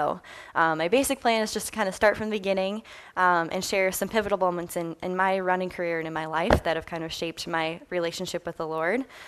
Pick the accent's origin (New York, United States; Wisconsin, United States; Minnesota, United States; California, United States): Minnesota, United States; Inver Grove Heights; I grew up in Invergrove Heights, Minnesota, just south of the Twin Cities, and went to Rosemount High School.